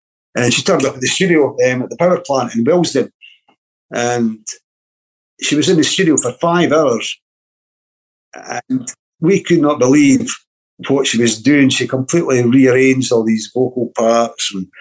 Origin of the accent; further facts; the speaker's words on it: Timmins, Ontario, Canada; born there; I was born in Timmins, Ontario, way back in 1961. I was actually born in the same town